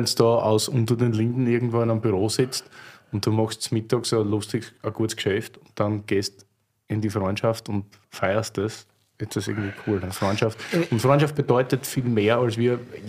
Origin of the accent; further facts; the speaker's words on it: Styria, Austria; now in Berlin, Germany; Als Steirer in Wien